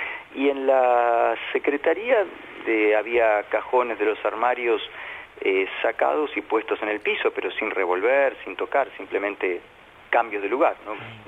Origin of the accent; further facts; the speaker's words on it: Vicente López, Buenos Aires Province, Argentina; Yo me crié en la zona de Vicente López, Gran Buenos Aires, unas 10, 15 cuadras de la cancha de Platense, así que era el club del barrio.